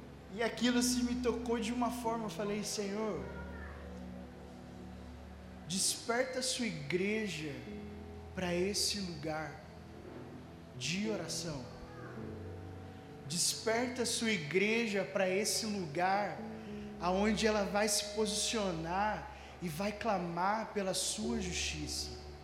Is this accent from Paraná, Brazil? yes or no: yes; Londrina, Paraná, Brazil; now in Rio de Janeiro, Brazil; como o Manos já falou. Eu sou londrinense, eu sou de Londrina, mas eu tô morando no Rio de Janeiro tem 3 anos.